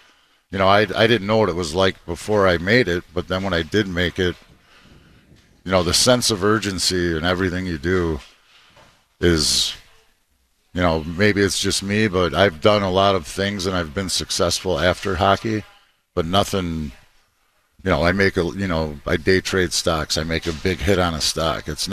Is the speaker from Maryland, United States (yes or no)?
no; Detroit, Michigan, United States; You know, when I was 12 years old, I grew up in Detroit.